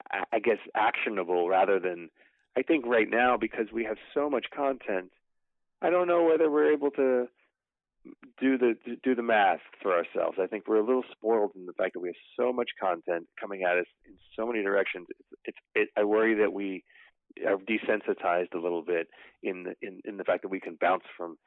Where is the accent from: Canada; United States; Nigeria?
Canada; I mean, I'm from Canada